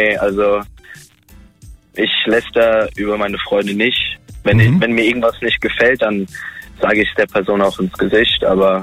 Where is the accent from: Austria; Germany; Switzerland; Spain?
Germany; Enkenbach, Rhineland-Palatinate; Rheinland-Pfalz, bei Kaiserslautern.